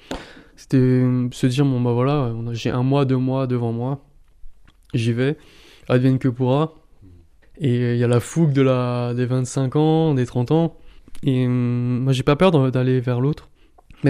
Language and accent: French; Mulhouse, Grand Est, France; j'ai vu des formes d'humanité que j'avais pas ressenti chez moi à Mulhouse, dans mon cercle familial